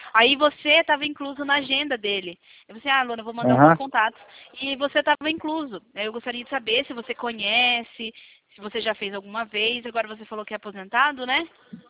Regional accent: Sorocaba, São Paulo, Brazil; Na verdade, eu não sou de Campinas. Eu sou de Sorocaba.

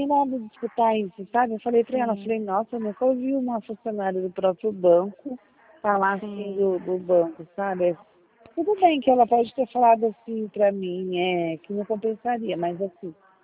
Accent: Jaguariúna, São Paulo, Brazil; E aí eu falei que eu era de Jaguariúna e tal.

